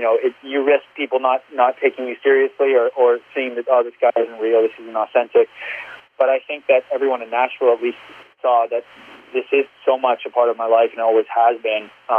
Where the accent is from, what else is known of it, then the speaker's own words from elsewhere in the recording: Canada; I mean, I'm a dude from Canada. I didn't grow up watching all of this.